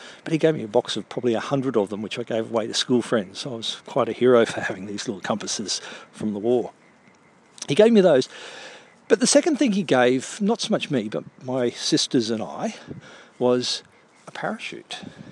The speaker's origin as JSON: {"language": "English", "town": "Toowoomba", "region": "Queensland", "country": "Australia", "tie": "born or raised there", "said": "So, as far as my favourite toy as a child, growing up in Toowoomba, was a ex-Vietnam War supply parachute"}